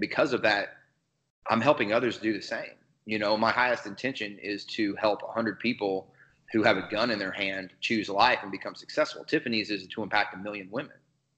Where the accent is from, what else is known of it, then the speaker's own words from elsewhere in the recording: Midwest, United States; the culture that I grew up in the Midwest is not how the world works, right?